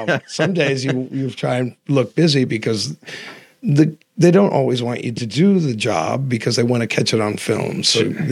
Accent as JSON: {"language": "English", "town": "Nashville", "region": "Tennessee", "country": "United States", "tie": "born or raised there", "said": "I grew up in Nashville and I went to shows all the time because they were close."}